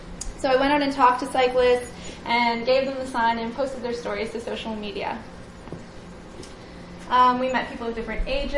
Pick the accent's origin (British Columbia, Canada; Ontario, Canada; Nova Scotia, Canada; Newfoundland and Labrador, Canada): Ontario, Canada; Toronto; So I started biking, I'm from Toronto, and I started biking on my commute to work as a teenager.